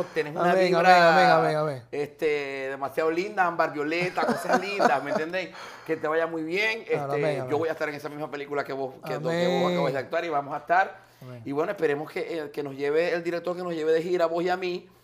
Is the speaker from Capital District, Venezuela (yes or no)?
no; Maracaibo, Zulia, Venezuela; de Maracaibo, Ciudad de Venezuela